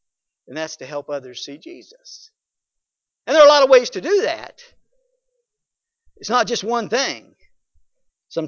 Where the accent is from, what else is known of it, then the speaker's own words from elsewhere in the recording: United States; but I'm an American, and I was born in this country, and I was born to certain parents.